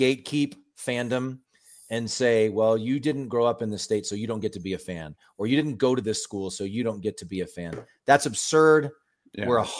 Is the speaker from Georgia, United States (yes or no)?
no; Lincoln, Nebraska, United States; I grew up in Lincoln, huge Husker fan. I live in Oregon.